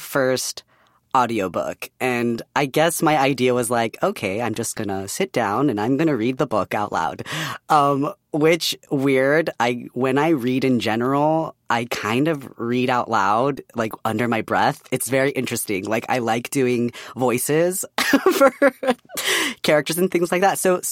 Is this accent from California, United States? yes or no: yes; San Francisco, California, United States; We're Bay Area twins. I grew up in San Francisco area.